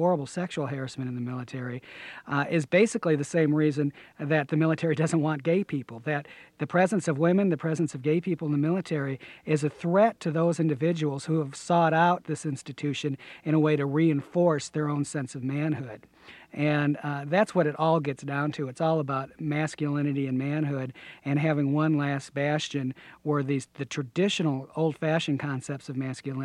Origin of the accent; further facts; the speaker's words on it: Aurora, Illinois, United States; I grew up in Aurora, Illinois, which was at that time extremely conservative part of the country.